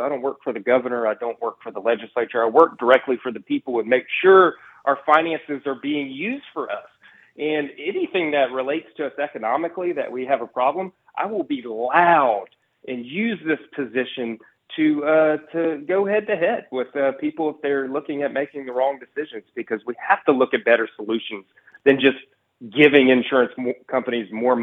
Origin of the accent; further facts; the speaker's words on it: Lake Charles, Louisiana, United States; Sure was. Born and raised in Lake Charles in Sulphur. I'm in Lake Charles right now.